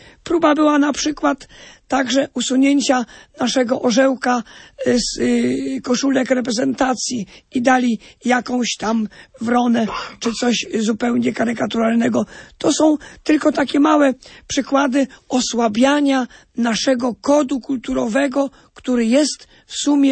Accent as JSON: {"language": "Polish", "region": "Subcarpathian Voivodeship", "country": "Poland", "said": "my z Podkarpacia kochamy to Podkarpacie"}